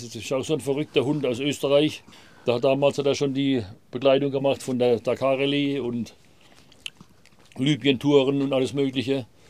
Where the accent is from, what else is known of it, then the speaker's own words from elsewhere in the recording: Weibstadt, Baden-Württemberg, Germany; born there; Geboren bin ich in Weibstadt.